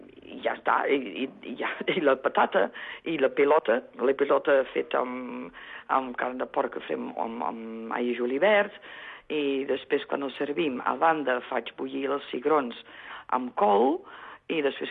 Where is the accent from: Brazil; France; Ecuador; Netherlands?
Netherlands; Ara no m'ho puc dir que sóc holandesa, ara sóc neerlandesa.